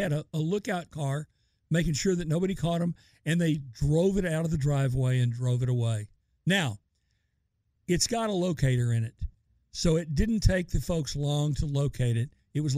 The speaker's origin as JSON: {"language": "English", "region": "Texas", "country": "United States", "said": "You can tell I'm from Texas."}